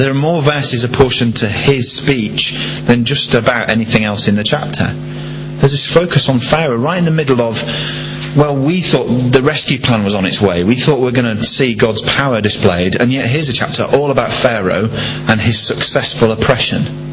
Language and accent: English; Yorkshire and the Humber, United Kingdom; or the fact that I'm a Yorkshireman.